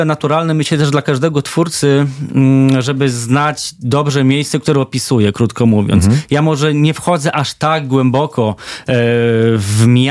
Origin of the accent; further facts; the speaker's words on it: Bydgoszcz, Kuyavian-Pomeranian Voivodeship, Poland; now in Gdańsk, Poland; Pochodzę z Bydgoszczy. Miałem krótki epizod w Toruniu, pojawiła się też Hiszpania, ale od, myślę, na szybko licząc 9 lat już w Gdańsku na stałe zakorzeniony jest kredyt, więc jakby już się stąd nie ruszam